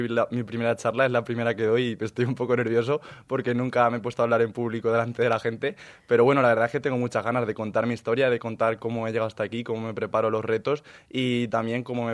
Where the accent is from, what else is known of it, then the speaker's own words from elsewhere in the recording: Motilla del Palancar, Castilla-La Mancha, Spain; Sí, allí en mi pueblo, sí, en Cuenca.